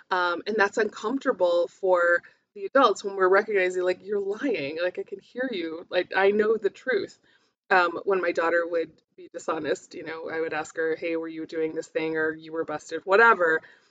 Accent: Albuquerque, New Mexico, United States; I grew up in the South Valley in Albuquerque, but I went to private school.

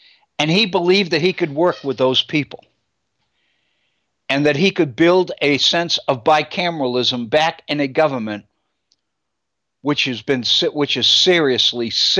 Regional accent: Massachusetts, United States; And he had been governor of Massachusetts, my home state.

